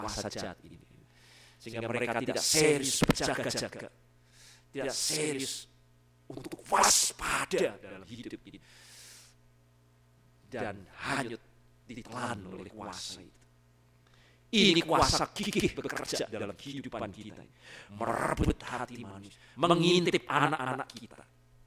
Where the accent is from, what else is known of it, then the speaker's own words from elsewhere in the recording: Pati, Central Java, Indonesia; paranormal itu asalnya banyak dari daerah saya. Dari Pati, Jepara, sudah sebut itu orang-orang yang jadi paranormal namanya.